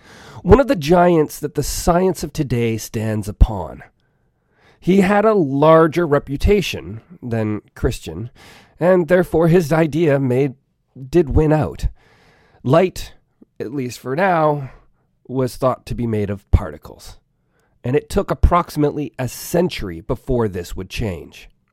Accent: Canada; I am Canadian

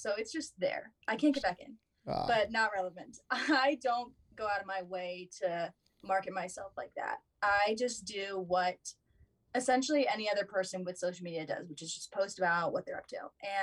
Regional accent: Virginia, United States; Not that we were from the same areas. I'm from Virginia.

